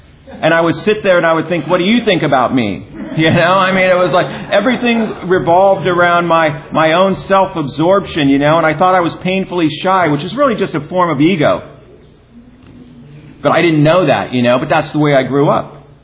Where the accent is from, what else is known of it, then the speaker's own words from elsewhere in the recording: San Diego, California, United States; I'm from San Diego, so I came up.